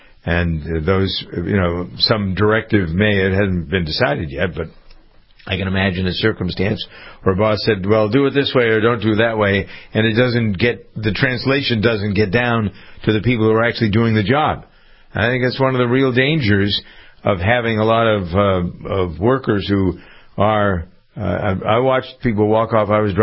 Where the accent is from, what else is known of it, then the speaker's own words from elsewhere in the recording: Framingham, Massachusetts, United States; We had a lot of building going on in my hometown of Framingham.